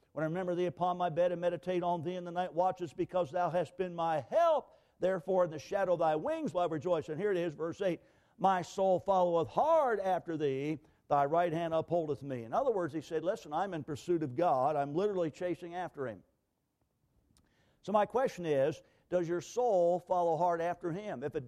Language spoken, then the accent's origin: English; Philadelphia, Pennsylvania, United States; and I'm from Philadelphia. I'm an inner city guy.